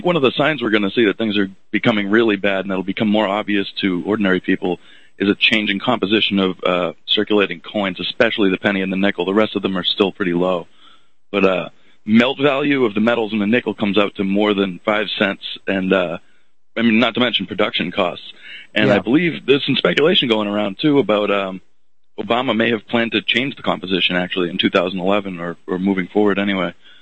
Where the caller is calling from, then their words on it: Nashua, New Hampshire, United States; I'm calling from Nashua.